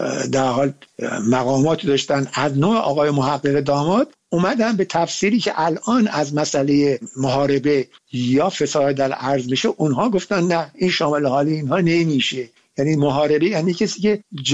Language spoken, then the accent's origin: Persian; Iran; moved away; also born or lived in Paris; ما بعد از اینکه از ایران اومدیم به خارج از ایران